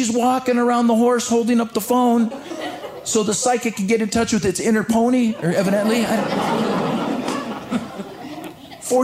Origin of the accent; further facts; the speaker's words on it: Los Angeles, California, United States; I'm not from New York City. I come from the West Coast. I come from a city by the name of Los Angeles, California. I lived in an area of Los Angeles called Pacoima